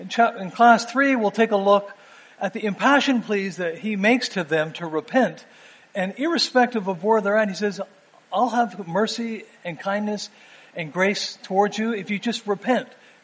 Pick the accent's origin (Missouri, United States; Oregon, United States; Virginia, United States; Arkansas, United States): Virginia, United States; Arlington; I'm from Arlington, Virginia, former home of John and Rachel Launchbury.